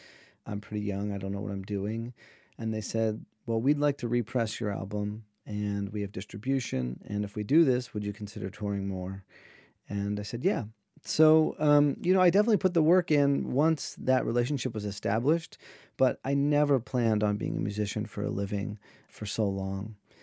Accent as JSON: {"language": "English", "town": "Lancaster", "region": "Pennsylvania", "country": "United States", "said": "I'm from Lancaster, Pennsylvania, so I went up as far as Boston."}